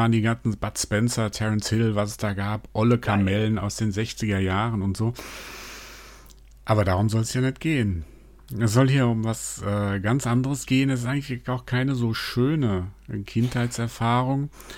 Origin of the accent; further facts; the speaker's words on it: Mainz, Rhineland-Palatinate, Germany; 68 geboren und ich kann mich noch gut erinnern, wie es damals, ich bin in Mainz groß geworden